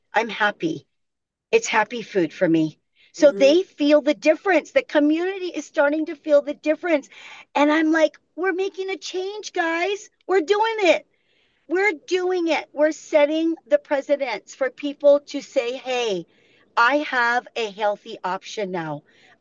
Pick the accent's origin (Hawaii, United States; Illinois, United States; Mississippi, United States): Hawaii, United States; Anahola; And what better community than my hometown of Anahola, really, where there's no option of health, zero.